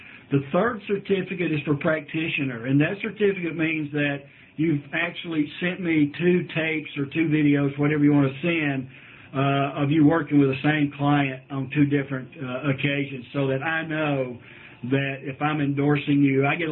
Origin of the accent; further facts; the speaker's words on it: Cleveland, Ohio, United States; I grew up in Cleveland, by the way.